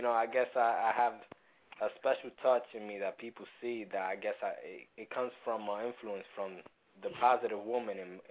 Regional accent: New York City, New York, United States; I came from a rough area in New York City called Alphabet City in the Lower East Side, raised in the projects

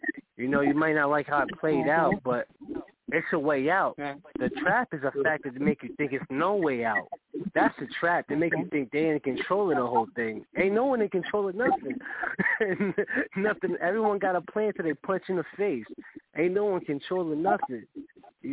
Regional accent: Yonkers, New York, United States; now in Connecticut, United States; I live in Connecticut now, from Yonkers, New York.

